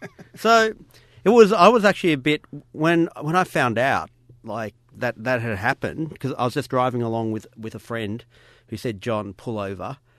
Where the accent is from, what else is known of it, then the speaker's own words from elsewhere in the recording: Australia; I'm Aussie.